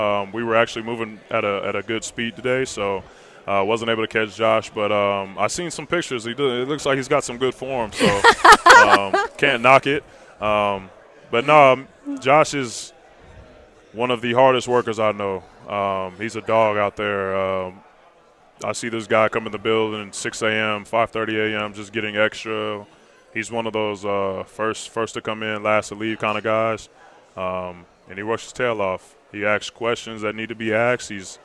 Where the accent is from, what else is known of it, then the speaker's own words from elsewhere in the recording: Oakland, California, United States; I grew up in Oakland, as most of y'all know, Oakland, California, and grew up in a single mother household